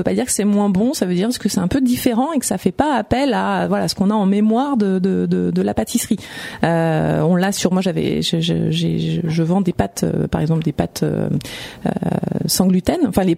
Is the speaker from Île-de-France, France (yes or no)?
yes; Paris, Île-de-France, France; Ah, pas du tout. Je suis parisienne. D'accord. Et je suis dans le Val-d'Oise depuis maintenant 13 ans.